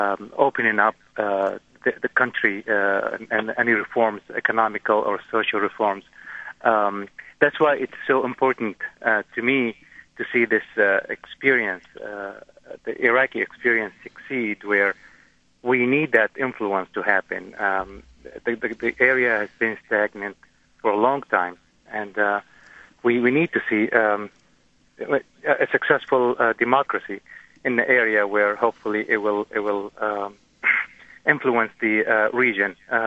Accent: Syria; I'm originally from Syria, and I just visited the country there

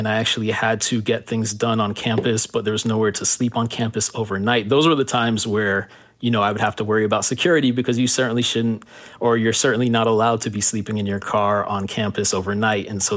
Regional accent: Miami, Florida, United States; born or raised there

